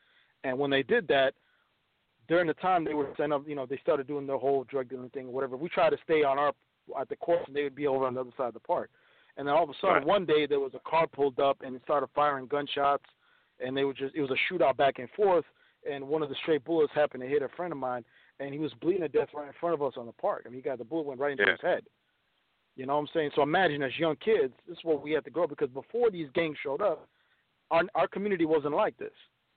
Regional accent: Minneapolis, Minnesota, United States; No, I'm from Minneapolis. I'm telling you where we lived.

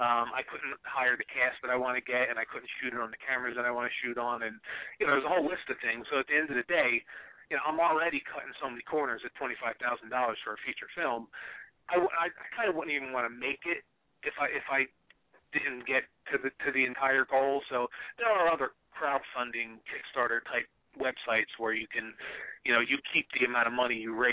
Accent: Trenton, New Jersey, United States; now in Orlando, United States; I'm actually from Trenton, New Jersey. I live in Orlando now, in Orlando, Florida.

